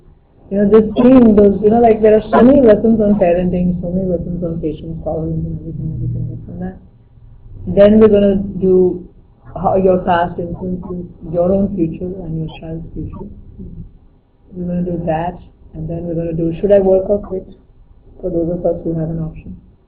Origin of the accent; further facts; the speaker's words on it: India; we all have very nice value systems that come from just growing up in India.